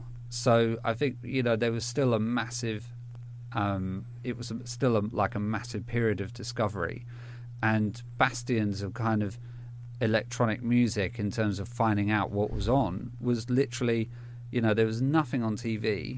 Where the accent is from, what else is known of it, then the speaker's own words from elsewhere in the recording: Southend-on-Sea, East of England, United Kingdom; But I was living in Southend, or I'm originally from Southend, or near Southend in Essex. And so, you know, I wasn't like living near one of the kind of the big hubs, like, you know, London, Manchester or Leeds.